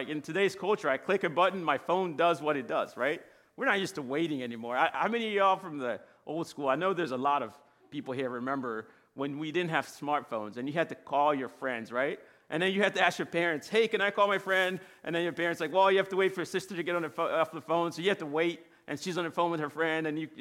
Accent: Angola; I grew up, I was born and raised in Angola near the ocean. And I loved going to the beach.

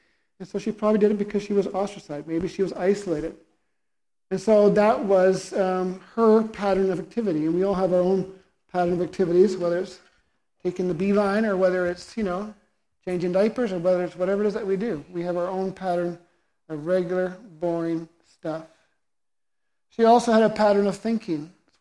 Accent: British Columbia, Canada; We do in the west side of Vancouver. We do as British Columbians or as, you know, Canadians or whatever it is that we are, Westerners or non-Westerners.

